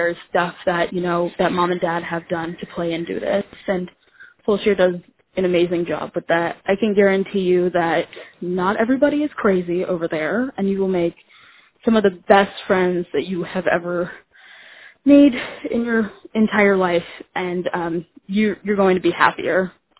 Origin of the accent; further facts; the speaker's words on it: Cleveland, Ohio, United States; I'm from Cleveland